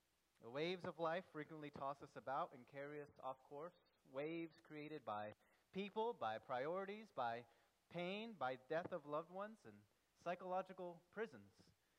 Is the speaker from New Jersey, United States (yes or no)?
no; Florida, United States; As I grew up in Central Florida, we had a season every year called hurricane season.